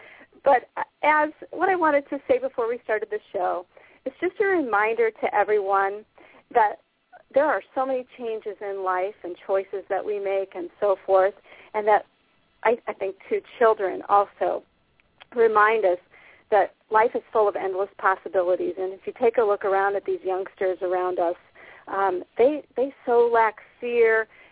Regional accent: Iowa, United States; now in Portland, United States; I was in Iowa and Minnesota, mostly Iowa, and it was so great to be back home in the Quad

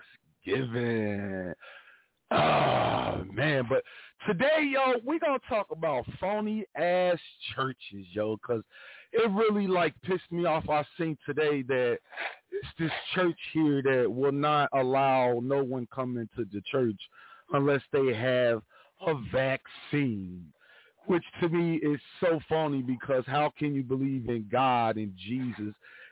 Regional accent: Kansas City, Missouri, United States; This is an artist from Kansas City, Missouri, my hometown.

